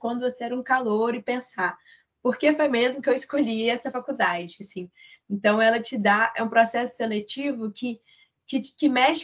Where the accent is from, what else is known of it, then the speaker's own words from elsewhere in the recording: Brazil; então entender que eu sou brasileira